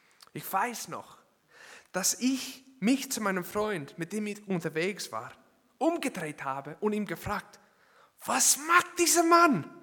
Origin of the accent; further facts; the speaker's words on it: United States; moved away as an adult; Für die, die es noch nicht wissen, ich komme aus den USA und ich erinnere mich, als ich 19 Jahre alt war, bin ich nach England gegangen